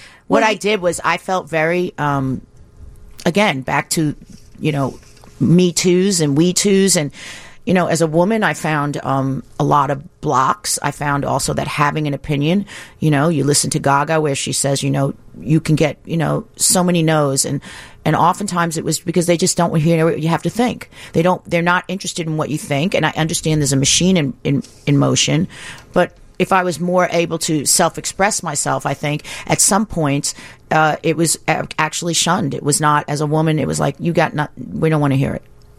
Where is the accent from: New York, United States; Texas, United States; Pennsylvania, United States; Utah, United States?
New York, United States; I was born and raised in New York, and I could not have a child there.